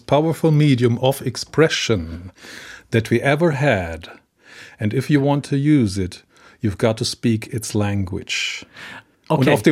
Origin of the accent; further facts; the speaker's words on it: Mainz, Rhineland-Palatinate, Germany; Ich bin Mainzer, ja.